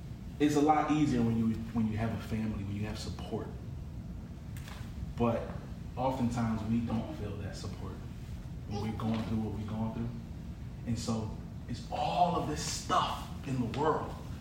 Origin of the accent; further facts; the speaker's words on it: Philadelphia, Pennsylvania, United States; We play against my hometown, Philly. So I'm a little bit of a traitor in some sense.